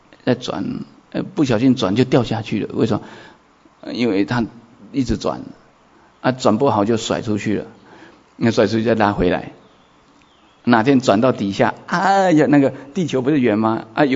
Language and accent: Chinese; Taiwan; 像我们台湾人去那个缅甸啊，得到那个疟疾啊